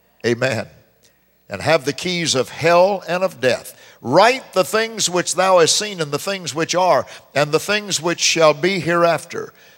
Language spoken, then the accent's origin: English; United States; I am an American, and I'm proud of my nation, righteously proud, not sinfully proud, but righteously proud.